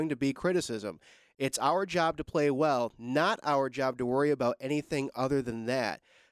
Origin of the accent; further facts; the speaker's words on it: Michigan, United States; I got my jersey, and I've born and raised in Michigan, and I'll watch how it plays out.